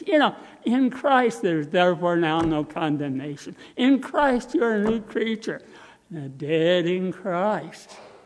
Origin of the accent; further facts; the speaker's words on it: Indiana, United States; Lord Naylor of Indiana, my home state, sent me a certificate of ministry